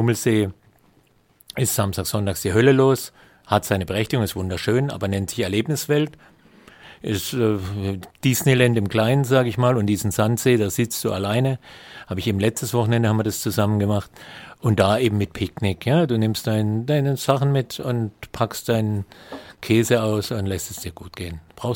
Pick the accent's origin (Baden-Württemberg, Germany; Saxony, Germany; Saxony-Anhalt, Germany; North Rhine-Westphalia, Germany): Baden-Württemberg, Germany; Karlsruhe; born there; also born or lived in Italy; now in Ettlingen, Germany; weil ich jetzt halt als gebürtiger Karlsruher in Ettlingen wohne, bietet sich natürlich der Schwarzwald, die Pfalz, der Bodensee an.